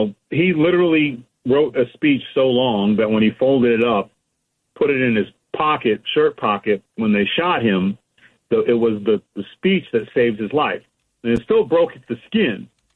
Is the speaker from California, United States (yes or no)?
yes; California, United States; And I grew up in California, so I was like, you filled up all of them?